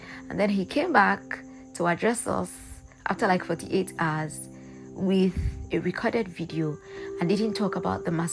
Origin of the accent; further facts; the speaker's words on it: Nigeria; as a Nigerian youth, it is you seeing your fellow Nigerian youths right there fighting for a change.